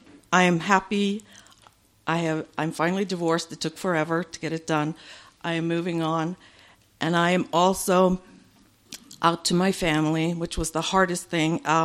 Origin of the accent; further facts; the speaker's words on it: Sweden; I want to continue on the Swedish theme. I come from Sweden originally.